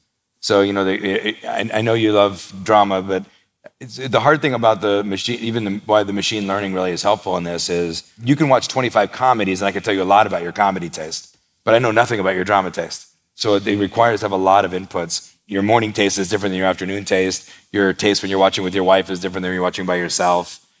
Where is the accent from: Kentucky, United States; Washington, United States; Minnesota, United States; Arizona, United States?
Arizona, United States; Phoenix; So like growing up in Phoenix with my taste a little outside of the mainstream